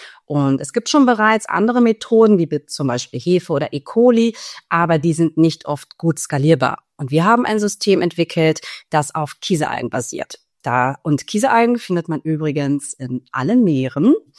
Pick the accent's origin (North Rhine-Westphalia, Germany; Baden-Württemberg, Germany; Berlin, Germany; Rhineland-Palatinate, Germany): Berlin, Germany; born there; Und dann bin ich komme gebürtig aus Berlin und bin dann in ein Startup gelandet.